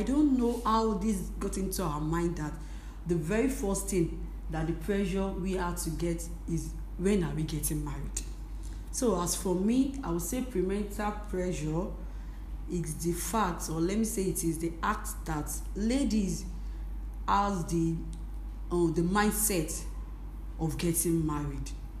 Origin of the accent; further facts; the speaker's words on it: Ijebu Ikperu, Ogun, Nigeria; I am from Ijebu Ikperu. Yes, so that means I am from Ogun State.